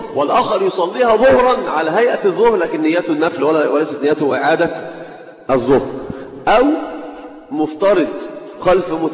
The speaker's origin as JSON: {"language": "Arabic", "country": "Egypt", "said": "عندنا في مصر في مكان في في, في القاهره مثلا في الجيزه"}